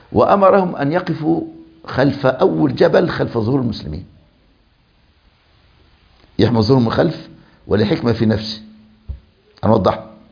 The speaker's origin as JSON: {"language": "Arabic", "country": "Egypt", "said": "عندنا في مصر"}